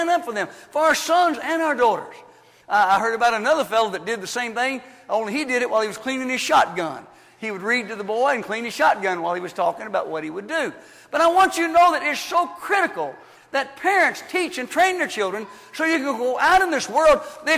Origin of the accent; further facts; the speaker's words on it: Louisville, Kentucky, United States; when I grew up in Louisville, Kentucky as a young boy